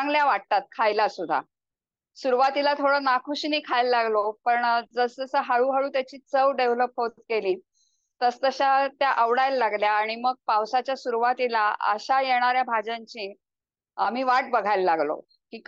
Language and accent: Marathi; Dombivli, Maharashtra, India; now in Pune, India; आणि मी आत्ता सध्या पुण्यात राहते, पण माझं लहानपण जे सगळं आहे ते डोंबिवली सारख्या गावात केलेलं आहे, ज्याच्या आजूबाजूला खूप खेडी होती, छोटी छोटी पाडे होते, विलेजेस होते.